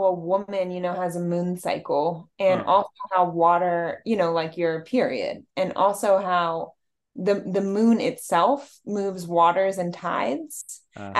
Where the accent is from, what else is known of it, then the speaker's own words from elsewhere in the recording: Virginia, United States; I'm not a regular whole perfect native because I'm growing up in Virginia.